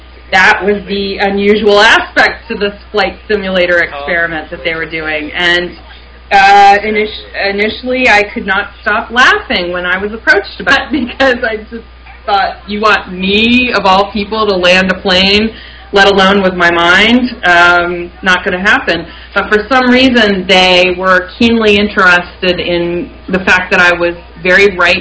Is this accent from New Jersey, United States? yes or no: no; Athens, Ohio, United States; born or raised there